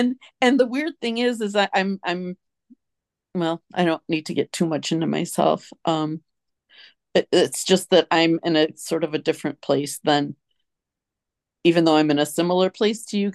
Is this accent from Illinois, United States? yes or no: yes; Illinois, United States; and even my home state of Illinois, it was close.